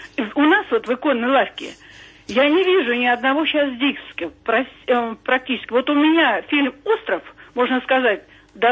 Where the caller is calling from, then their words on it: Moscow Oblast, Russia; Я тоже из Подмосковья.